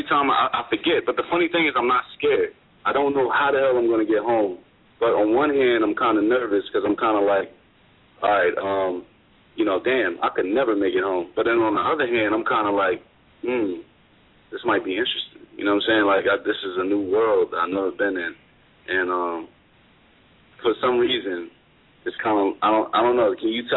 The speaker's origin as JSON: {"language": "English", "town": "Philadelphia", "region": "Pennsylvania", "country": "United States", "said": "I'm sorry … I'm from Philly."}